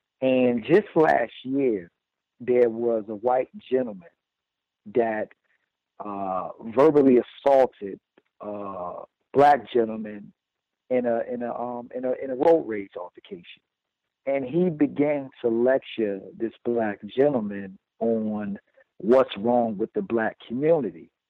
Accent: Newark, New Jersey, United States; I'm in the East Coast area. I grew up in Newark, New Jersey, and Newark insurance rates are very high.

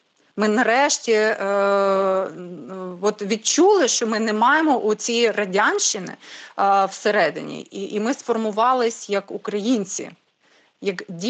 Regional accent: Mykolaiv, Mykolaiv Oblast, Ukraine; Я сама з Миколаєва.

